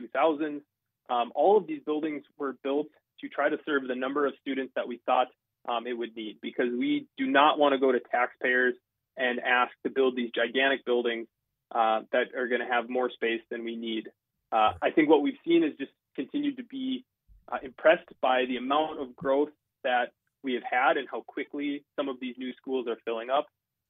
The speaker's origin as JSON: {"language": "English", "town": "West Fargo", "region": "North Dakota", "country": "United States", "tie": "born or raised there", "said": "You know, I grew up in West Fargo, graduated from the school district."}